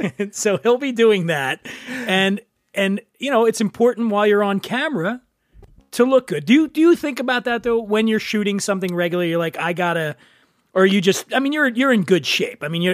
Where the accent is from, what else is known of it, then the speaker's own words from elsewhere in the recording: East Coast, United States; I'm from the East Coast.